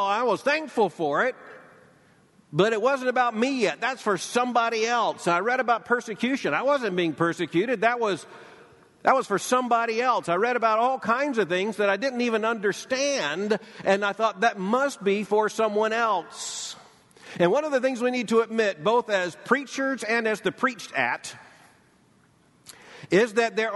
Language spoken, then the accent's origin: English; Lakeland, Florida, United States; And growing up in Polk County, Florida, just about everyone I knew went to church.